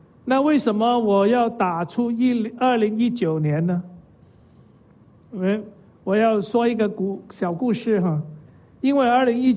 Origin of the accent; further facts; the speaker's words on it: Hong Kong; also born or lived in Taiwan; 我在香港出生，在香港长大